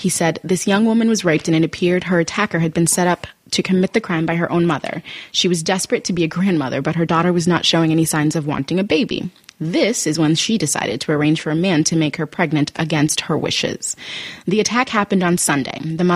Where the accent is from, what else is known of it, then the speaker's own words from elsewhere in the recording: Johannesburg, Gauteng, South Africa; Johannesburg. I'm from Johannesburg.